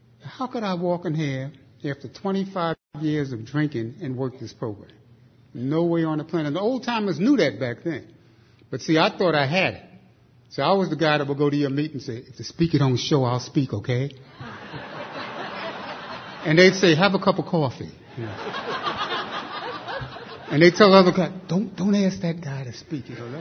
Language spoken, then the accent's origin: English; Bronx, New York, United States; I was born in Jersey City in the Bronx, and I grew up in the Bronx.